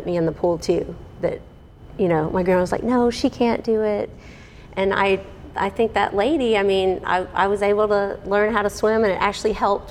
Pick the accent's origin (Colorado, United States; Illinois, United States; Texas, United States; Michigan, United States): Texas, United States; Houston; You know, I grew up in Houston. We always lived close to water